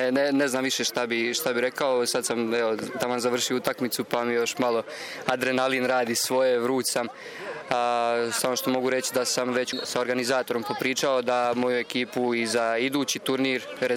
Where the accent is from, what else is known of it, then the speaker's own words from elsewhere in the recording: Boće, Brčko District, Bosnia & Herzegovina; now in Graz, Austria; rodom sam iz Boća, korijenima, budem u Gracu i evo tu sam na godišnjem odmoru.